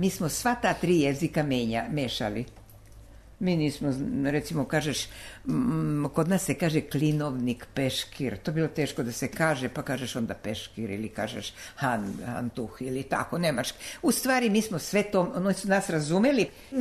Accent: Novi Banovci, Vojvodina, Serbia; Ja sam odrasla u Novim Banovcima i išla sam u školu sa Švabima, nemački. I Hrvati su bili u Novim Banovcima. Kod kuće su moji govorili slovački.

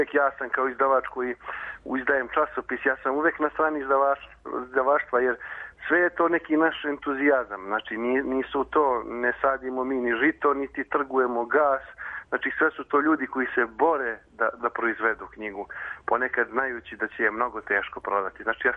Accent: Novi Pazar, Šumadija and Western Serbia, Serbia; Evo, na primjer, ja dolazim iz Novog Pazara

